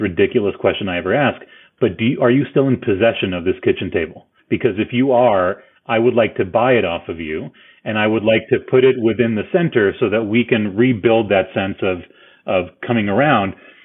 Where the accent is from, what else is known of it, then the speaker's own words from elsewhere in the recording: Argentina; I grew up in Argentina in the 1980s